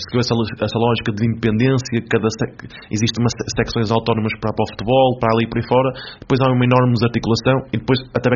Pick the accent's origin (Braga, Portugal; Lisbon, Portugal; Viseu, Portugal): Braga, Portugal; Póvoa de Lanhoso; da minha terra, da Póvoa Lanhoso. E o que aqui encontrei foi uma coisa que não estava à espera, porque eu nasço num meio, não posso chamar rural, mas estamos a falar num concelho com 25 mil habitantes que fica entre Braga e o Gerês